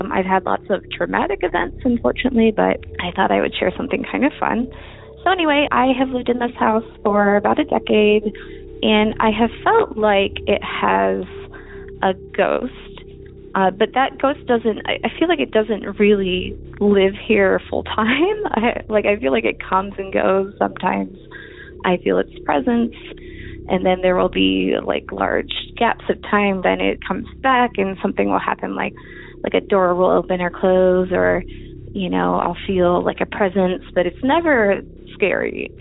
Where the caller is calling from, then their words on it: Oakland, California, United States; I am calling from Oakland, California.